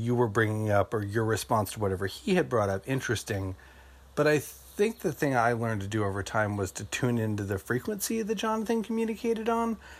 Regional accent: New York, United States; because I'm from New York and our taco culture is weak.

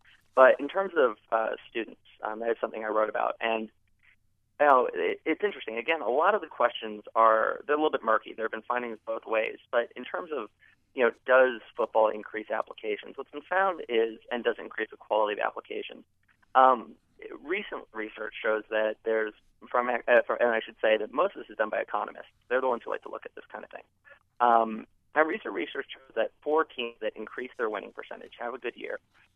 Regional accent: New York City, New York, United States; I'm from New York City, but I'm a big Giants fan

